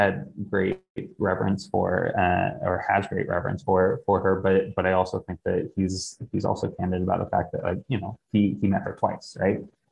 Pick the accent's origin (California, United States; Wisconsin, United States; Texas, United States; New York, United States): Texas, United States; growing up in Texas in the 90s, like I mean her presence was felt